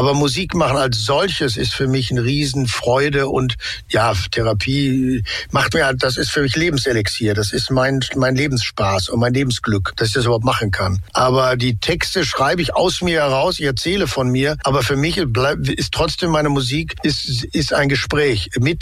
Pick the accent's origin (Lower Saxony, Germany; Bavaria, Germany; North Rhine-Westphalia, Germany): North Rhine-Westphalia, Germany; Ich bin halt im Ruhrgebiet aufgewachsen, da trägt man das Herz auf der Zunge und da gibt es eine schnelle, knackige Ansprache und ich hatte eine lustige, relativ sorgenfreie Kind und Jugend im Ruhrgebiet